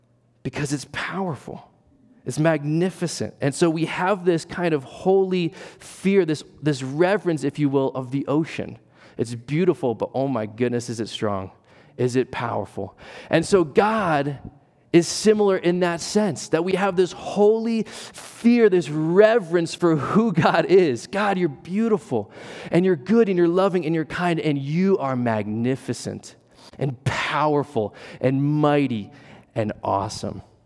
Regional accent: East Coast, United States; I grew up on the East Coast, and so we were taking a trip in North Carolina

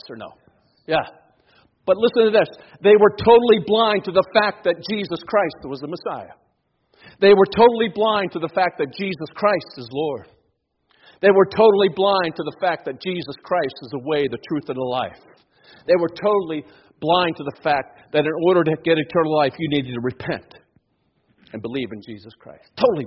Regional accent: Washington, District of Columbia, United States; The nation's capital, my hometown, I tell you, they don't tell you that.

